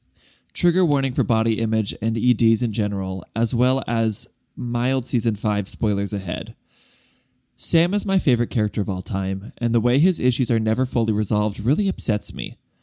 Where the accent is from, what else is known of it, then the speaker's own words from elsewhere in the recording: Pakistan; now in Dubai, United Arab Emirates; My pronouns are she, her. I'm 15 and I'm from Pakistan, but I live in Dubai.